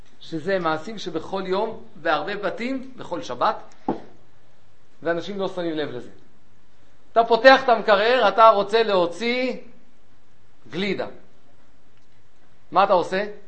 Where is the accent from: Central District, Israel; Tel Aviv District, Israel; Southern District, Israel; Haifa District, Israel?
Tel Aviv District, Israel; Tel Aviv; אני גדלתי בתל אביב, עיר החתולים